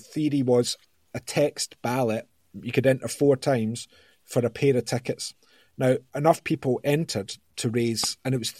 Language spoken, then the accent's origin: English; Scotland, United Kingdom; I've known Paolo since 2015, and we're both Scottish.